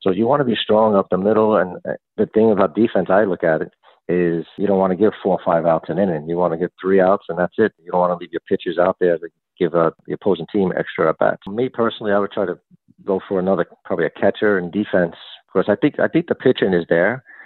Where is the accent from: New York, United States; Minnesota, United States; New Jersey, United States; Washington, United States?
New York, United States; Brooklyn; Well, being born and raised in Brooklyn and growing up a Met fan and rooting for that team growing up